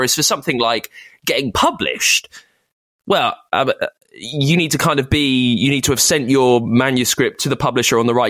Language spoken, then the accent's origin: English; United Kingdom; I'm British